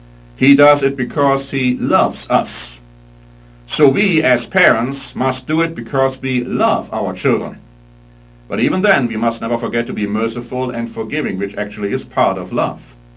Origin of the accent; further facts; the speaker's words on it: Germany; When I grew up in Germany, Dr. Spock, who was the founder, one of the founder of the anti-authoritarian child-rearing movement, was looked upon as a guru